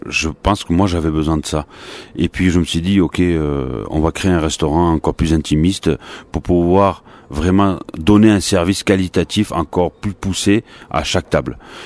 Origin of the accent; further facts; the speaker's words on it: Saint-Rémy, France; en passant par les Alpes, évidemment, parce que je suis de Saint-Rémy.